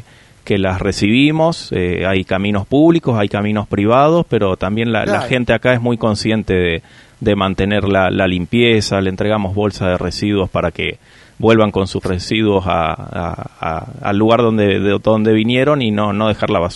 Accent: Río Grande, Tierra del Fuego, Argentina; born there; yo, por ejemplo, soy nacido acá en Río Grande, de Tierra del Fuego

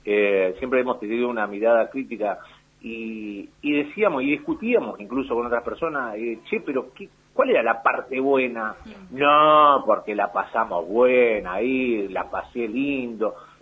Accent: Buenos Aires, Argentina; yo soy nacido y criado en Capital Federal.

